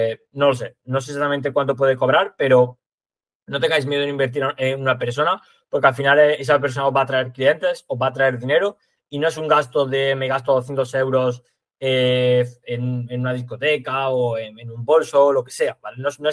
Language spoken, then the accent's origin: Spanish; Andalusia, Spain; yo que por ejemplo soy de Andalucía, aquí decimos una cosa